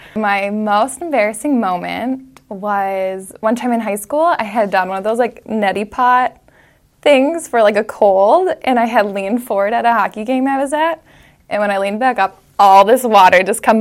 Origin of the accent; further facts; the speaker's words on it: Oakdale, Minnesota, United States; and I'm from Oakdale, and this will be my second year on the team.